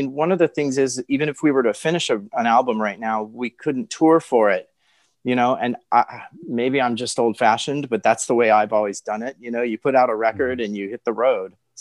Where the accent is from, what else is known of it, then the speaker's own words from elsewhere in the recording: Hawaii, United States; born there; It's a town in Hawaii that my family and I used to go to when I was a little kid. I was born in Hawaii.